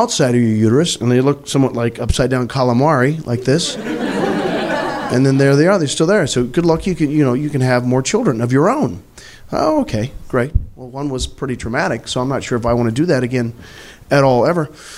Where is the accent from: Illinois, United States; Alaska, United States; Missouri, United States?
Missouri, United States; I'm from Missouri.